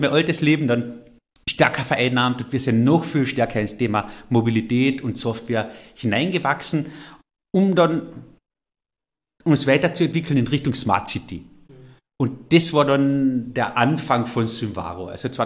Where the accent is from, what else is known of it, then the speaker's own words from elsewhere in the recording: Carinthia, Austria; Und an dem müssen wir arbeiten als Kärntner.